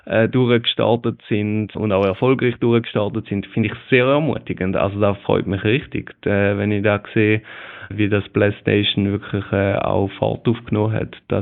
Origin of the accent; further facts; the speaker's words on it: Thurgau, Switzerland; Für uns als Thurgauer hört die Schweiz nach Zürich auf.